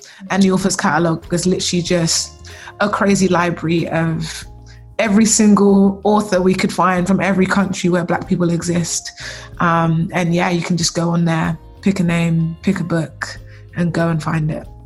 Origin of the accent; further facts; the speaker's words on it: United Kingdom; born there; even as a British born Black person, that really understanding what race relations were